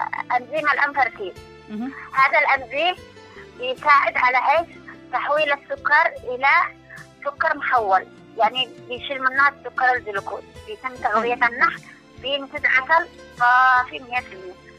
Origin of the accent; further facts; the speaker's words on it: Yemen; بسبب المشاكل عندنا في اليمن ما في توعية عبر وسائل الإعلام